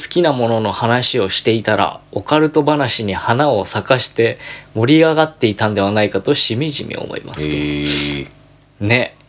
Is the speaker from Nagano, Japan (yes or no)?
no; Okayama, Japan; 私は岡山県の北部に生まれ